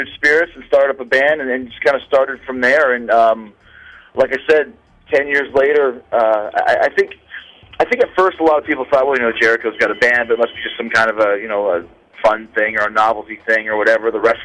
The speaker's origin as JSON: {"language": "English", "town": "Winnipeg", "region": "Manitoba", "country": "Canada", "tie": "born or raised there", "said": "growing up in Winnipeg, Canada, there wasn't a lot of options for music."}